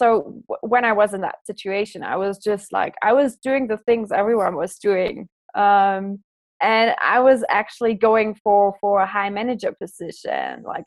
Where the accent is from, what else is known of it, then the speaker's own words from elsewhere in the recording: Baden-Württemberg, Germany; English is a second language; Okay, so yeah, I'm originally from Germany, so I'm German. I'm 28 years old, and I pretty much grew up as a country girl. I'm from the Black Forest Highlands, that's in the very south of Germany, near the border to Switzerland and France.